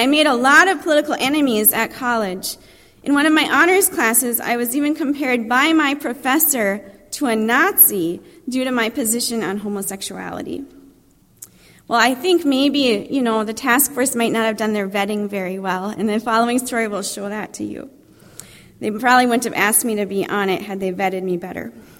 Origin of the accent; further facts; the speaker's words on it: Iron Mountain, Michigan, United States; I grew up near Iron Mountain in the Upper Peninsula of Michigan. That's the part of Michigan that sits on top of Wisconsin.